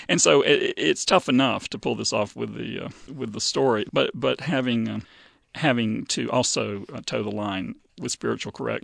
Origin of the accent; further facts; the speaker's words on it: the South, United States; also born or lived in Mississippi / Florida; I grew up around